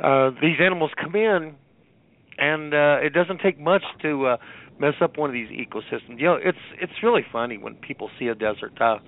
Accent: Midwest, United States; Because I grew up in the Midwest of North America, you know. It's basically where you're at now. You know, lots of trees and farmland and stuff, you know, lots of rain, you know.

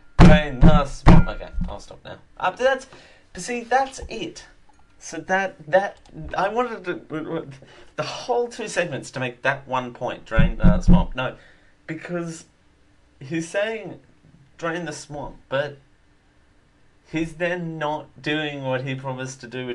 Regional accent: Canada; sorry, I'm Canadian.

